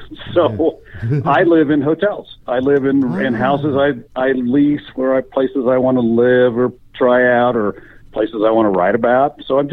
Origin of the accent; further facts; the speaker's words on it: Kansas, United States; Well, my grandfather was a private pilot and a farmer out in western Kansas. I grew up in Kansas